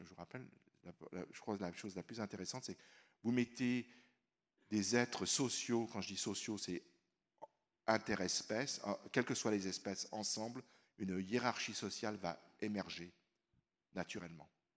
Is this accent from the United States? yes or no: yes; United States; alors moi, je vais vous dire, je suis américain